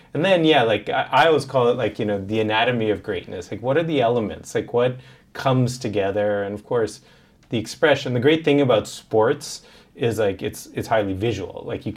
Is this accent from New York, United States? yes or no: no; Boston, Massachusetts, United States; I grew up in Boston and loved the Celtics, hated Kobe and hated the Lakers.